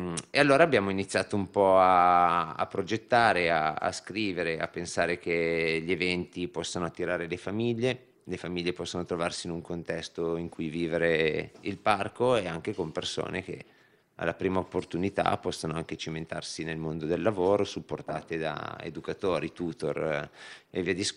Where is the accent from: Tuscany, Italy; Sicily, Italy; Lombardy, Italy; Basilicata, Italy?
Lombardy, Italy; Melegnano; perché siamo di Melegnano